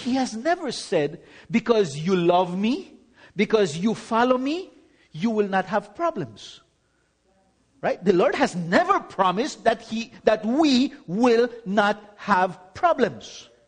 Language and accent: English; Belize; By the way, I'm from Belize. Okay? The best and most beautiful country in the world. Belize.